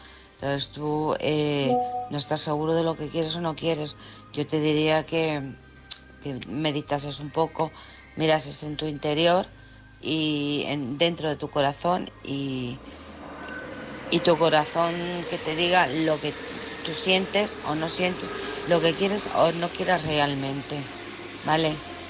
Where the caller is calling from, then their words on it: Alcorcón, Community of Madrid, Spain; de Alcorcón.